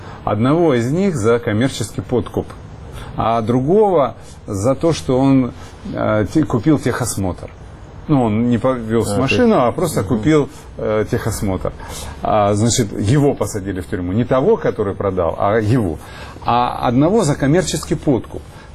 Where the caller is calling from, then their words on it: Rostov Oblast, Russia; И я задавал вопрос из Ростовской области.